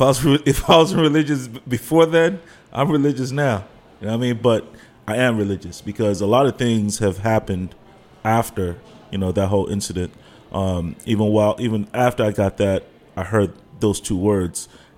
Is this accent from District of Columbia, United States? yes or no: yes; Washington, District of Columbia, United States; born there; I was born here in Washington, D.C. My parents are Nigerian. So it's funny, when I teach, my accent really comes out.